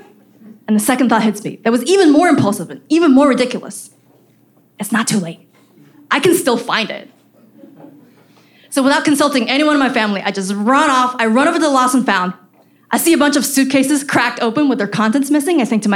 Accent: Taiwan; English is a second language; So growing up in Taiwan, my favorite movie was Mulan, because like Mulan, I had a mother who wanted me to be a proper lady.

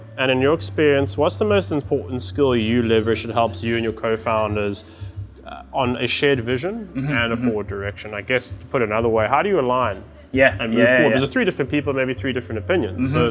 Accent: South Africa; I'm a South African.

